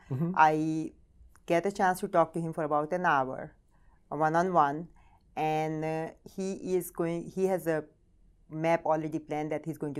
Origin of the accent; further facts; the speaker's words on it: India; English is a second language; Yes, of course I'm from India, mm-hmm. and I was in a small town in India